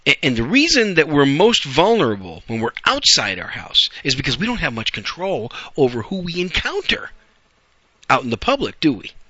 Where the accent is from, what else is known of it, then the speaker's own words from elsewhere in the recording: Wisconsin, United States; now in Arizona, United States; Wisconsin, my home state, and the Great Republic of Illinois.